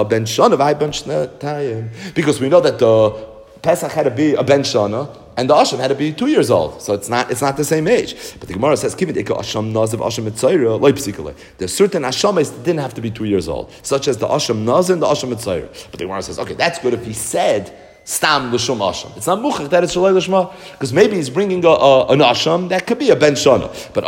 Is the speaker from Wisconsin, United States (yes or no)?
no; Brooklyn, New York, United States; we grew up in Brooklyn, so we're not farmers.